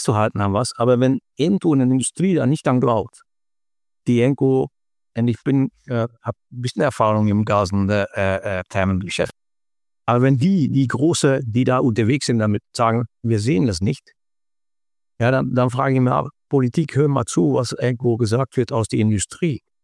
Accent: Netherlands; German is a second language; now in Germany; dass ich als Holländer hier weiß, was da in Deutschland läuft

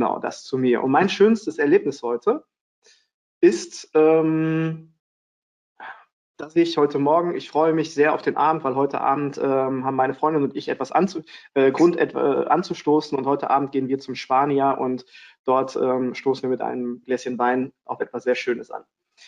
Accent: Frankfurt am Main, Hesse, Germany; born there; now in Cologne, Germany; ich bin 39 Jahre alt, wohne jetzt im schönen Köln, gebürtig aus Frankfurt am Main.

